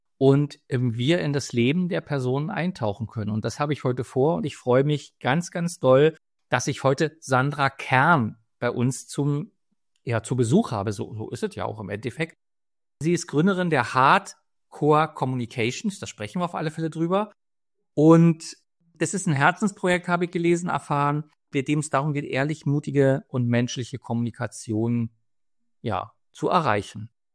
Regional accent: Berlin, Germany; Ich bin Berliner, quasi sitze ich wirklich im Zentrum der Macht

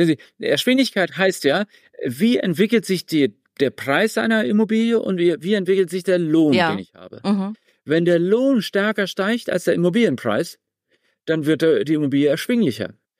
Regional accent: Freiburg, Baden-Württemberg, Germany; die teuerste Stadt war immer Freiburg, meine Heimatstadt hier.

